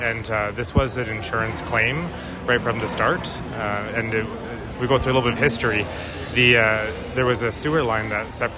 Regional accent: Alberta, Canada; moved away; I'm originally from Alberta, but my wife is a local here

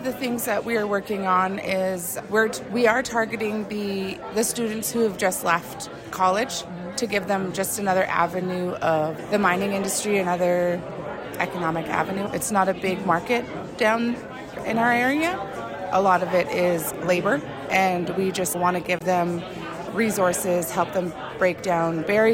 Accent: British Columbia, Canada; I'm from the Gitxsan Territory.

